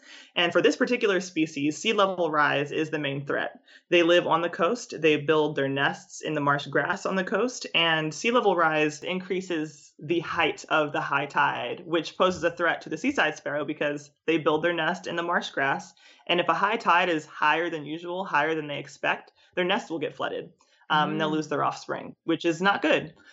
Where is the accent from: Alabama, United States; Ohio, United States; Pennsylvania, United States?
Pennsylvania, United States; Philadelphia; And where I lived in Philadelphia, there was really not much wildlife